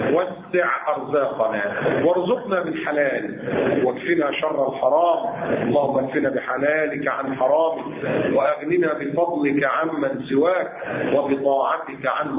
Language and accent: Arabic; Egypt; احنا واخدين على الايه عندنا في مصر كنا شغالين باللحلوح